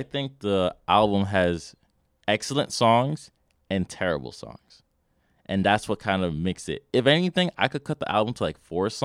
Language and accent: English; Queens, New York, United States; Because I'm from Queens.